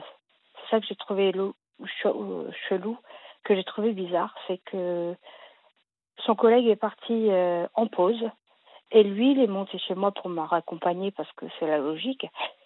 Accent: France; born there; je suis née en France, malgré que je suis d'origine portugaise.

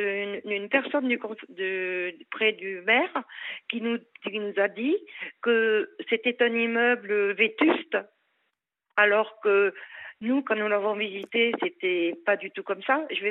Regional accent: Île-de-France, France; born there; Vous vous rendez compte, Olivier, nous sommes des Parisiens. Et moi, je suis née dans la région, en plus.

